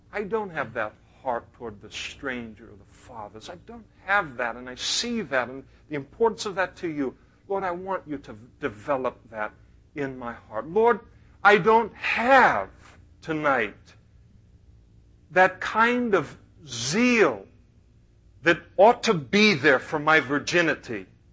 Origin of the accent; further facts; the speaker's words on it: California, United States; We used to pick prunes growing up in the Napa Valley. We'd pick prunes for our school clothes money.